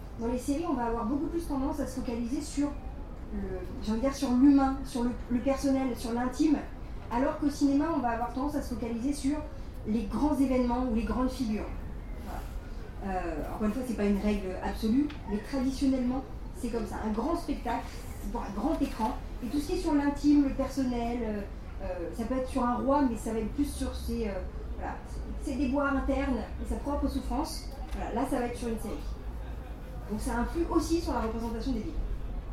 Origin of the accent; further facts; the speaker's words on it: France; j'inclus la France parce que je suis française